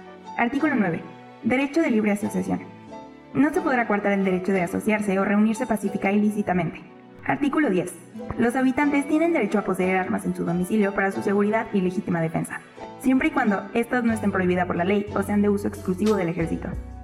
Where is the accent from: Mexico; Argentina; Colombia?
Mexico; Como mexicanos, es de suma importancia que conozcamos estas garantías